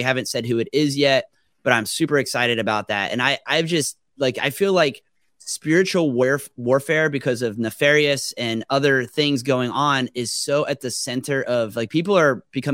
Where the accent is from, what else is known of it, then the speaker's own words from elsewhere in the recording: Jupiter, Florida, United States; where I grew up in Jupiter, Florida, everybody was either from New York or New Jersey.